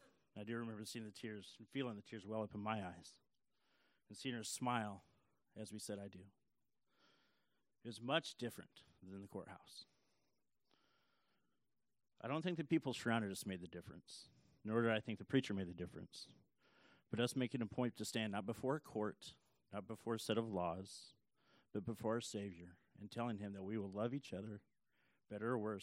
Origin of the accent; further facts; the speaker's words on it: Kansas, United States; I'm from Kansas, if you guys don't know that. A little town in the middle of nowhere.